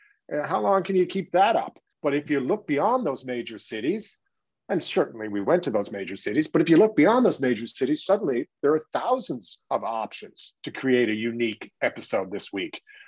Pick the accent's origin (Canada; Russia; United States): Canada; Newfoundland and Labrador; I happened to mention I was from Newfoundland, and they said, oh yeah, very good.